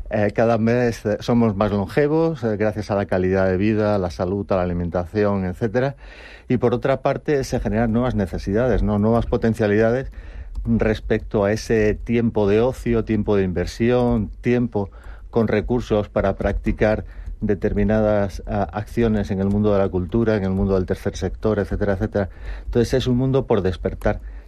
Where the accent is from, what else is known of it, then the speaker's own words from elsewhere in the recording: Madrid, Community of Madrid, Spain; Dicen que los madrileños somos gatos